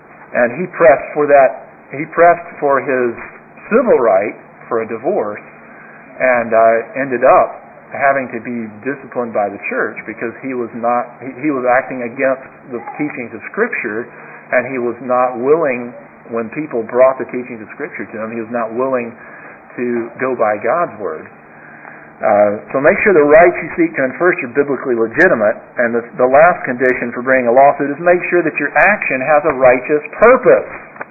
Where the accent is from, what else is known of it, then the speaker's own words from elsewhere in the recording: Birmingham, Alabama, United States; my home church where I grew up in Birmingham